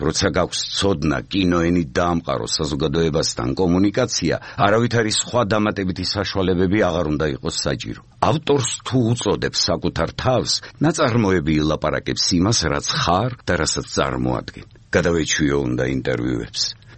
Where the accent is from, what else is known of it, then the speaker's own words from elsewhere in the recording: Batumi, Adjara, Georgia; ზღვის პირას დავიბადე, მთელი ცხოვრება ზღვა იყო ჩემი თანამგზავრი.